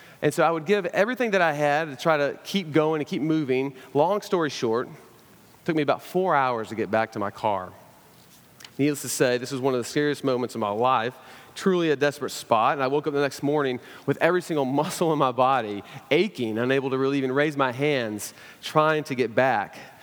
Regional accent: Chattanooga, Tennessee, United States; And I'm also from Chattanooga.

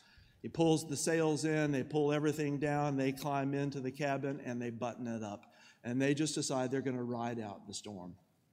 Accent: Oklahoma, United States; I was raised in Oklahoma, and we had a football team out there, and we won the national championship when I finished college

